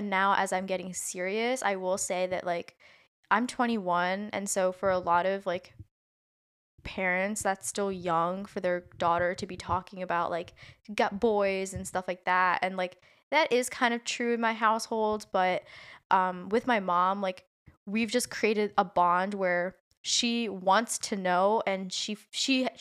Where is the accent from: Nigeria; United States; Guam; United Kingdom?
Nigeria; I'm Nigerian, like, how do you date?